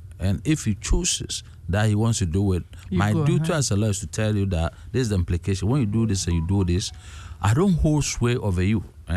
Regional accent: Ghana; listen, I'm a Ghanaian, I'm also a pastor, I'm a lawyer.

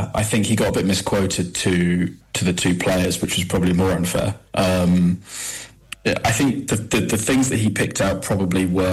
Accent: England, United Kingdom; As an Englishman, I was pretty worried about the English route via Mexico

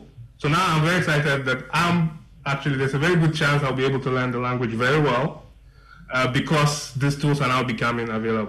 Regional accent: Upper East, Ghana; also born or lived in Kumasi; I went to school in Ghana and stuff like that, but you know, I went to school in Kumasi.

